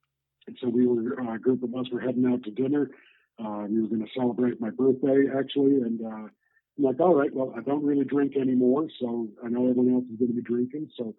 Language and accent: English; Canada; because like as a Canadian, they wouldn't accept my driver's license at most dispensaries.